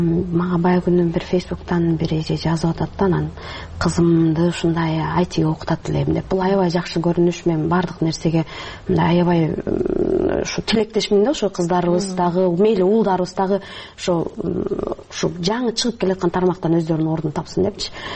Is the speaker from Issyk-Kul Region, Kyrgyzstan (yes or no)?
no; At-Bashy, Naryn Region, Kyrgyzstan; мен өзүм деле ат башыда чоңойгом, э анан ат башыда шырдак жасабаган эч ким жок, баарыбыз билебиз, э кол эмгек менен ушу сырттагы мал чарбачылыгы менен чоңоебуз.